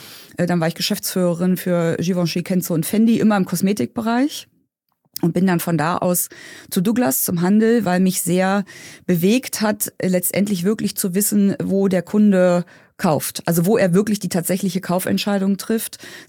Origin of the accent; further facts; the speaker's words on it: Berlin, Germany; born there; moved away as an adult; Ich bin in Berlin geboren als Einzelkind